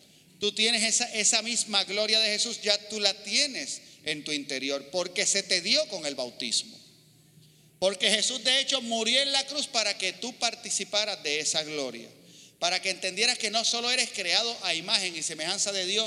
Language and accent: Spanish; Puerto Rico; La mayoría somos puertorriqueños.